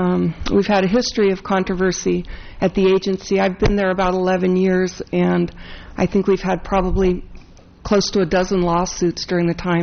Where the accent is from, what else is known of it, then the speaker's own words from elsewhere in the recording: Pajaro, California, United States; I said, "Hi … I'm from Pajaro."